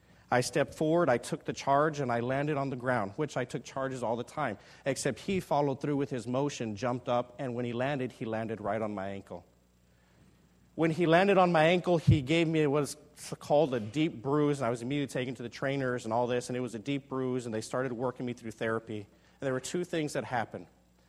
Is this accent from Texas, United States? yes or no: yes; Texas, United States; Well, I grew up in South Texas. Grew up as a teenager who loved the game of basketball with all my heart.